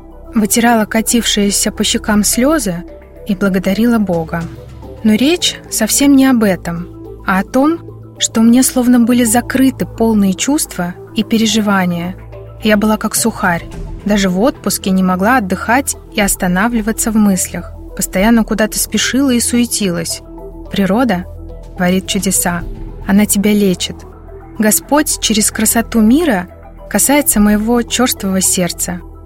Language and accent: Russian; Moscow, Russia; Несмотря на то, что я москвичка и всего год как переехала на землю, мне очень нравится такой деревенский быт.